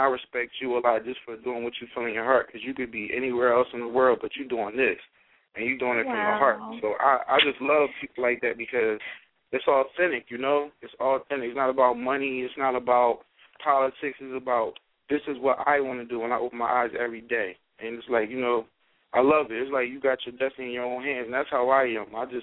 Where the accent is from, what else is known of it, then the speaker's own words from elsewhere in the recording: Philadelphia, Pennsylvania, United States; now in Miami, United States; I'm from Philadelphia. I live in Miami. Miami people show me love, so I've been here for 3 years